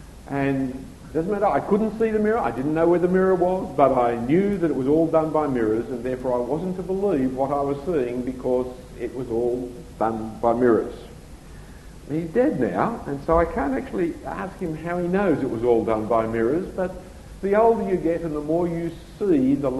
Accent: Australia; and I'm just an Australian.

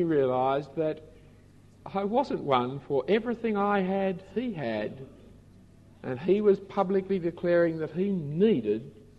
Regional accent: Sydney, New South Wales, Australia; I grew up in the Jewish part of Sydney. Came Jewish holidays, our school was empty except for the teacher and a couple of us. Always seemed some kind of disadvantage in life not being Jewish where I grew up.

